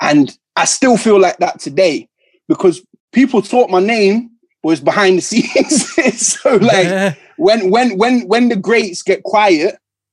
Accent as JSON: {"language": "English", "town": "Nottingham", "region": "East Midlands", "country": "United Kingdom", "said": "I'm from Nottingham. I got a city that's got amazing artists and beautiful people. But at the same time, it's a small city"}